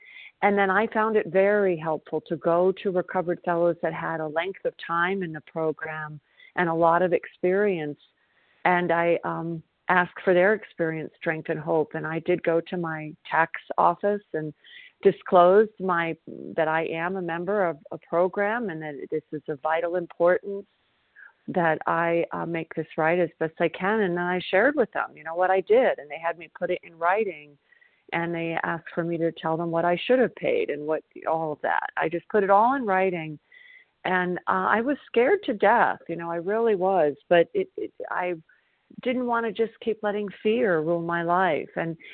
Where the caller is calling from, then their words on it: South Carolina, United States; I'm calling from South Carolina